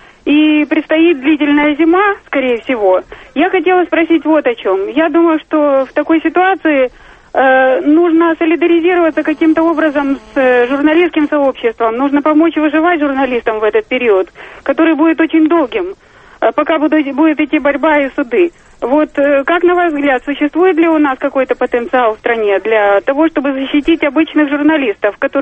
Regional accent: Russia; я выросла в России

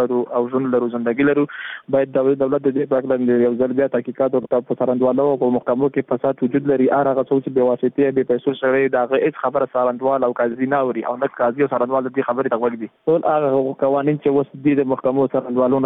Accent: Afghanistan; موږ هم د افغانستان بچیان یو

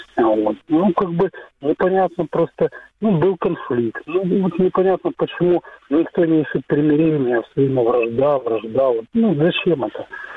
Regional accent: Kyiv, Ukraine; Из Киева, здравствуйте.

